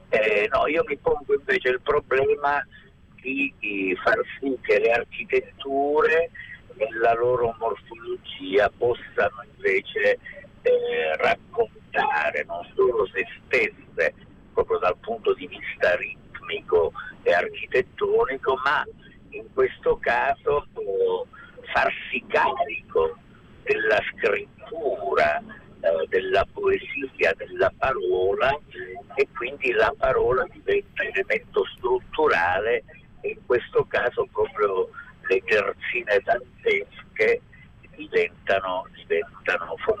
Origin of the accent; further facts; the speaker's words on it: Calabria, Italy; now in Florence, Italy; ho pensato bene di ritornare a casa nella mia Calabria e cercare di restituire qualcosa alla mia terra. Questo, diciamo, è il mio disegno futuro che si sta sviluppando, ma certo non posso abbandonare Firenze, nella quale mi sono formato e ho vissuto per 45 anni.